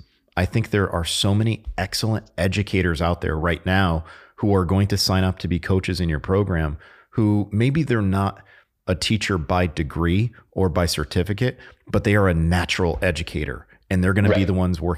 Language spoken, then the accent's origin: English; Connecticut, United States; I grew up in Connecticut, so, you know, what was, you know, frequent in the news were Native Americans and the casino.